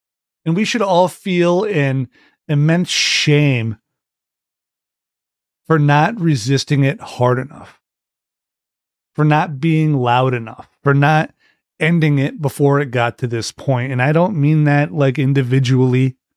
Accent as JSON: {"language": "English", "country": "United States", "said": "That's where I live. I am an American."}